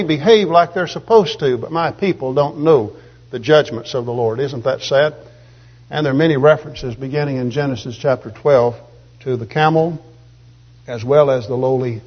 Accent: Alabama, United States; Now, growing up in Alabama, you know about sycamore trees.

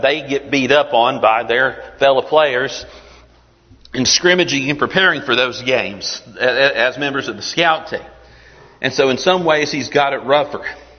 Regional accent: Coleman, United States; I grew up here in Coleman and spent time after graduating Auburn up there

